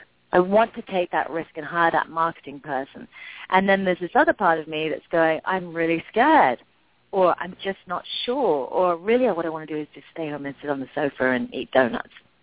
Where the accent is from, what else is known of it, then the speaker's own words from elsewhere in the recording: England, United Kingdom; I mean, I grew up in England, and if you spent any time there, especially in the 70s and the 80s, you didn't have any credibility.